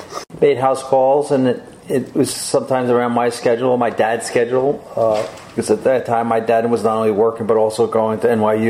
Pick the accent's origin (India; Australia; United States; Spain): United States; New York City, New York; I'm the oldest of five, born and raised in the Bronx.